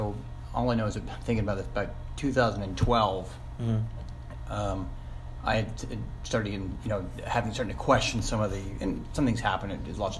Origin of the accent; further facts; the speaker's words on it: Nova Scotia, Canada; now in Olathe, United States; I grew up in Nova Scotia, Canada.